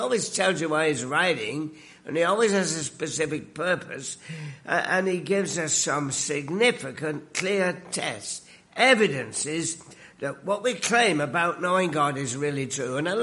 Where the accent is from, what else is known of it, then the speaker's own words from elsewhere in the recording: United Kingdom; now in Canada; I come from the United Kingdom many years ago, but I keep the remnants of my accent.